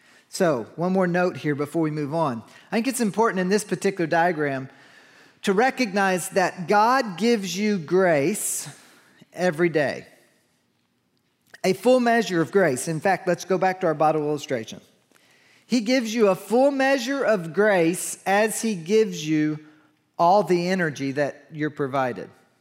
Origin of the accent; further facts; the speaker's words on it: Kentucky, United States; we learned a hymn back in the country. I grew up in Kentucky